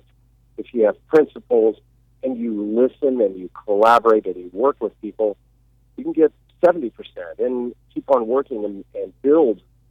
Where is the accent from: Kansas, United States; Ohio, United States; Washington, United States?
Kansas, United States; Hays; I'm a surgeon. I'm from Hayes, Kansas, though, and as a fifth-generation Kansan, we're all neighbors.